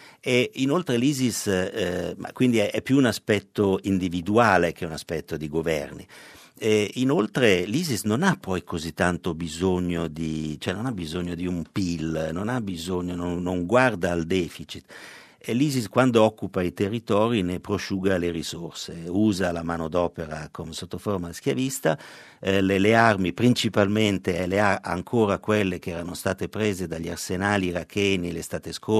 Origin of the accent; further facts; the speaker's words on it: Milan, Lombardy, Italy; siamo milanesi, siamo diversi, non mettiamo la maglietta Milano, cioè non abbiamo bisogno di questo, siamo milanesi nel cuore.